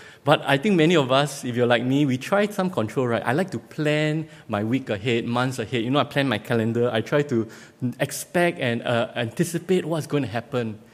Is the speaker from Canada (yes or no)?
no; Singapore; We are from Asia. We also don't like the winter season when we were in overseas because for my friend David, he doesn't really have very harsh winters back in India where he was, and similarly in Singapore, the same thing.